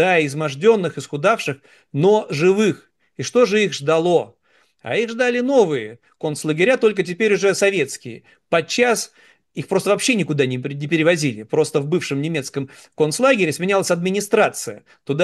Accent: Saint Petersburg, Russia; В моем родном Санкт-Петербурге, еще в детстве в Ленинграде, были целые кварталы двухэтажных домов

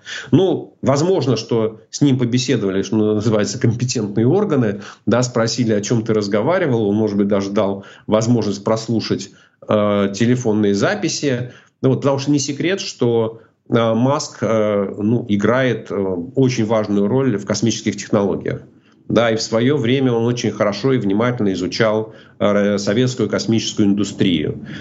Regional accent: Russia; now in United States; акцент, да, я не могу говорить так, как говорят американцы, они сразу видят, понимают, что я иностранец. Когда они меня спрашивают, откуда ты, я говорю, ну вот родом я из России.

